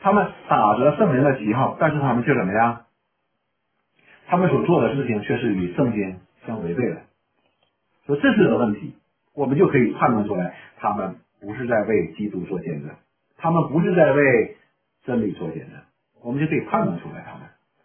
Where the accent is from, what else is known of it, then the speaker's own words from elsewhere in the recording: China; 我们中国人讲叫耳听为虚，眼见为实嘛